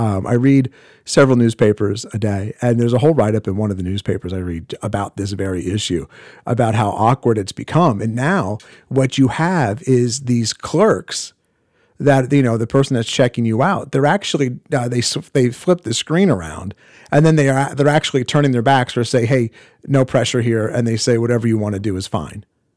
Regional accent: Northeast, United States; because I grew up in the Northeast where this exists.

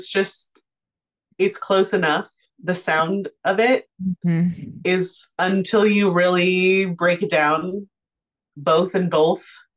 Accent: Southwest, United States; Summer and I are from the Southwest.

